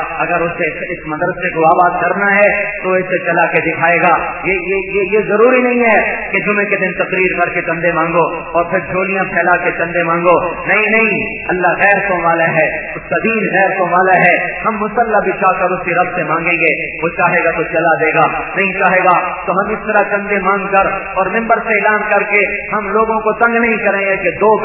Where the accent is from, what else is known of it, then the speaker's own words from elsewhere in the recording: Tulamba, Punjab, Pakistan; تلمبے والوں سے جھوٹ نہیں بول سکتا، کیا میں تم میں سے ہوں، تم مجھ میں سے ہو، میں تمہاری مٹی سے پیدا ہوا ہوں، تم میری مٹی سے پیدا ہوئے ہو، میرا تمہارا خمیر اس مٹی سے نکلا ہے، ہم اس دھرتی کے، میں نے اسی مدرسے میں پڑھا ہے۔